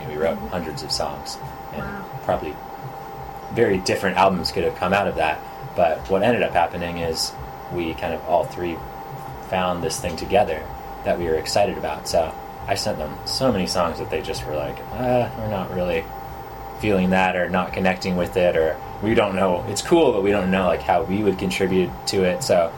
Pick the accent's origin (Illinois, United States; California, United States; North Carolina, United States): California, United States; now in New York, United States; And I identify with that as, like, a human, because I'm a Californian and I have that kind of energy sometimes.